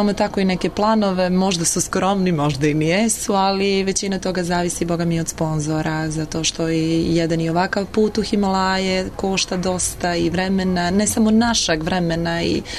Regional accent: Montenegro; ja dolazim iz Crne Gore

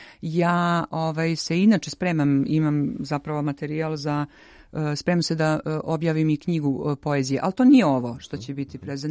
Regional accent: Dalmatia, Croatia; ja sam iz Dalmacije.

